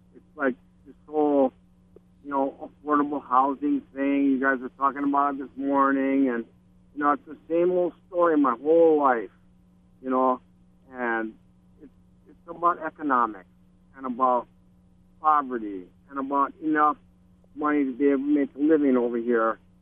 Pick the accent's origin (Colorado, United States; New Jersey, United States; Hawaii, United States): Hawaii, United States; Molokai; born there; Actually, I'm local Howley, too. I was born in Molokai, and 1952, depression.